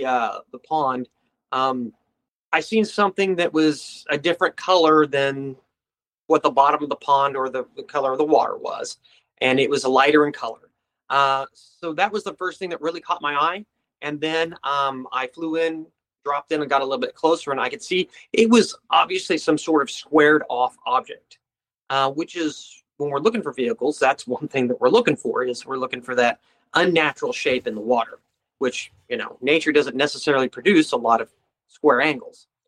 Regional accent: Clinton, Missouri, United States; was actually abducted from my hometown of Clinton, Missouri.

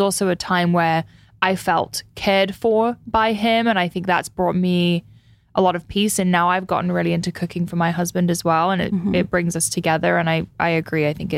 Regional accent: London, United Kingdom; also born or lived in Switzerland; So I was born in London, moved to Switzerland age one, lived there for 3 years. Wish I remembered it.

